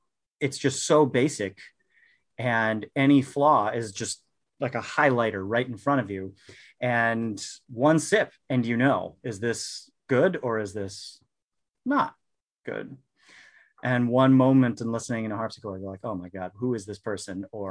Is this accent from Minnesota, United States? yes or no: yes; Minnesota, United States; So I grew up in Minnesota and was one of these weird kids that just pretty much from the beginning knew that I wanted to be a pianist.